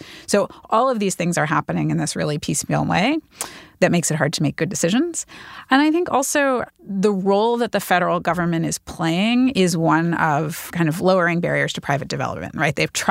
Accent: Kentucky, United States; I'm actually from Kentucky.

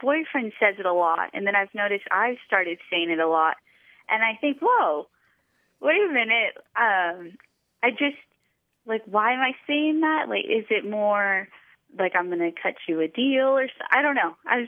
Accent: Escondido, California, United States; I'm from Escondido, California.

